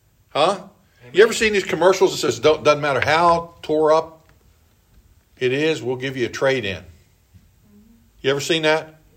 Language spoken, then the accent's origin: English; Elkton, Maryland, United States; born there; I was born in Elkton, Maryland.